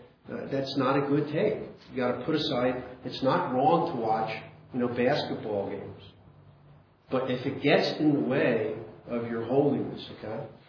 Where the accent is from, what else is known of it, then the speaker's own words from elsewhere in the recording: Philadelphia, Pennsylvania, United States; born there; now in Pittsburgh, United States; I was born in Philadelphia. I'm in Pittsburgh.